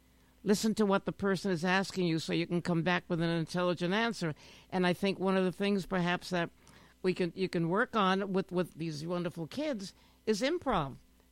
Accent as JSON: {"language": "English", "town": "New York City", "region": "New York", "country": "United States", "tie": "born or raised there", "said": "I was brought up living in New York City. We played in the gutter."}